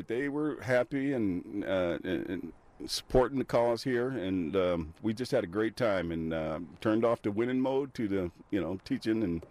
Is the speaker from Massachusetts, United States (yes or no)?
no; California, United States; I'm a small town guy. I grew up in California in the San Joaquin Valley.